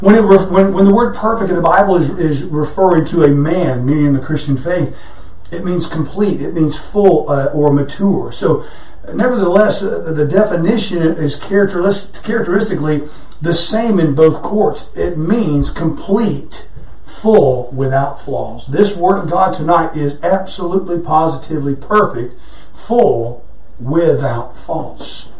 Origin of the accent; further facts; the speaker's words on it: Florida, United States; I grew up in Florida, guys, and the blazing heat down there.